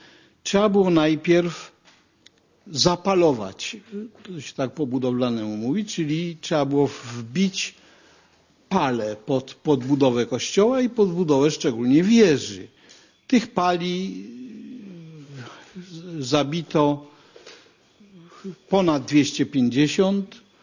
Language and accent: Polish; Kraków, Lesser Poland, Poland; Jestem krakowianinem, mieszkańcem dzielnicy Podgórze byłej